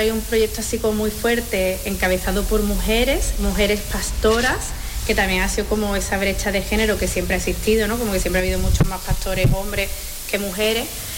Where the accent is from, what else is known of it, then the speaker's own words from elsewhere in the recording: Seville, Andalusia, Spain; soy de Sevilla